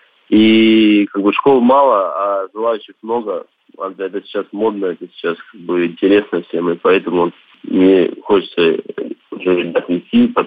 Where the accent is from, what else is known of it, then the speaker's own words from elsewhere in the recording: Rostov-on-Don, Rostov Oblast, Russia; Родился в Ростове, как бы все детство, ну, все провел здесь. Вот в Абхазии, так мне летом только я ездил, специально к родственникам, в гости.